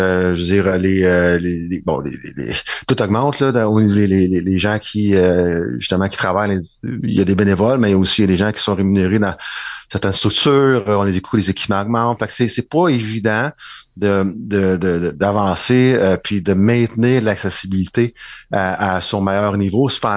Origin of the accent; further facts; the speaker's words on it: Quebec, Canada; je suis natif des Laurentides.